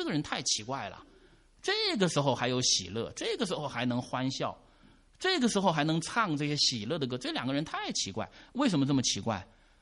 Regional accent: China; 我中国人我看我也跟着哈哈笑

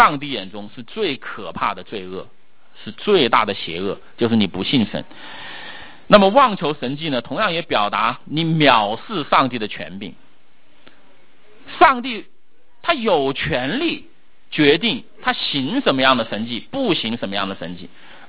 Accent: China; 我们中国人华人常常说什么叫人呢？

